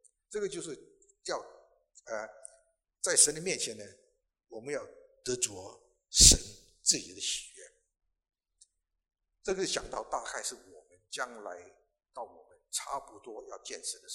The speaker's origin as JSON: {"language": "Chinese", "country": "China", "said": "人们对我们中国人对这个对得起这句话呢，这句话呢很敏感也很清楚啊"}